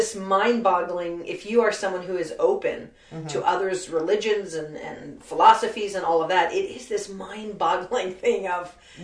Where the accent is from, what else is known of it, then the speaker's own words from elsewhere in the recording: Germany; I didn't grow up going to any kind of church. I grew up in Germany, in Europe, and not that that's...